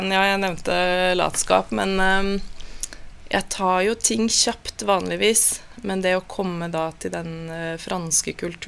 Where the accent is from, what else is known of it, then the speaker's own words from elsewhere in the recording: Kolbotn, Akershus, Norway; also born or lived in Paris; Så han dro med seg mamma og meg. Søster ble igjen hjemme på Kolbotn.